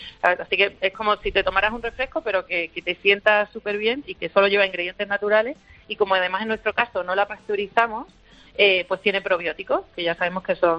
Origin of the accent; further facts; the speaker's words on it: Fregenal de la Sierra, Extremadura, Spain; En Fregenal de la Sierra, que es un pueblo pequeñito, somos parte de la España vaciada, no llegamos a los 5.000 habitantes